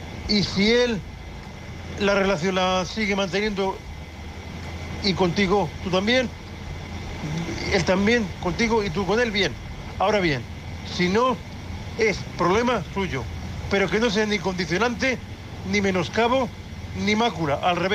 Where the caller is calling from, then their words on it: Murcia, Region of Murcia, Spain; de Murcia, un hombre invidente en el bus